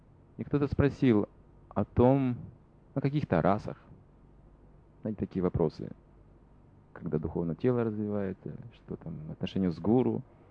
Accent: Russia; Мы же не понимаем английского. Мы приехали из России, гуру первый раз увидели, и там наушники.

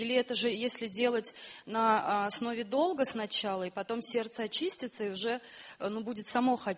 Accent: Moscow, Russia; я из Москвы.

